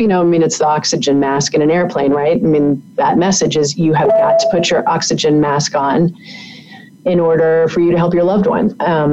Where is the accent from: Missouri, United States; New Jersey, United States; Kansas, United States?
Kansas, United States; I grew up in Kansas in the middle of nowhere and there's no resources